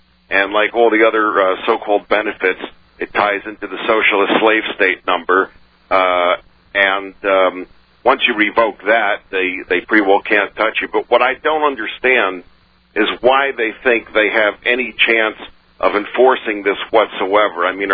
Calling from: Missouri, United States; Missouri.

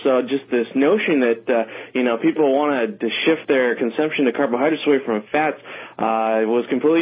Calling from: Salem, Oregon, United States; Hey, calling from Salem, Oregon today.

